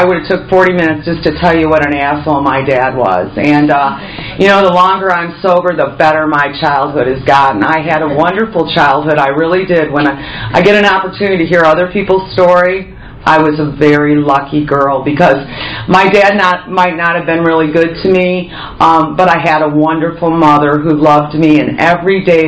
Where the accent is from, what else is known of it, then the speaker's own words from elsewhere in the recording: Rochester, Michigan, United States; I'm from Rochester, Michigan. Grew up in the Midwest.